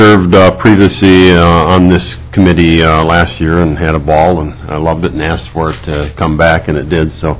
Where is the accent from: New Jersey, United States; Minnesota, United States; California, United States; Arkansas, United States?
Minnesota, United States; Good Thunder; from Good Thunder.